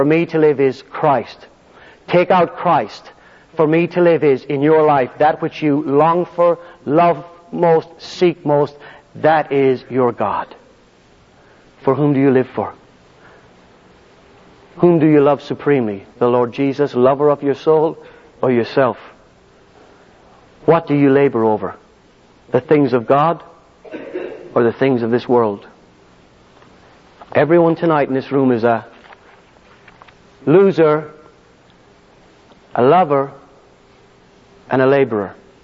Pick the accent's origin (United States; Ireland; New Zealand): Ireland; When I was a kid growing up in Ireland, we used to play soccer in the playground